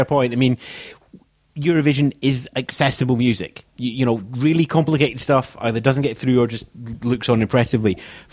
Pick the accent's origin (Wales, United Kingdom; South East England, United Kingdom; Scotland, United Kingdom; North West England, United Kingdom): Scotland, United Kingdom; I'm Scottish.